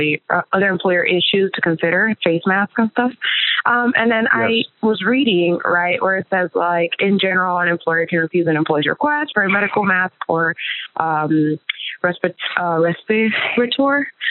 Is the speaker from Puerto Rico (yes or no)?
yes; Puerto Rico; I'm from Puerto Rico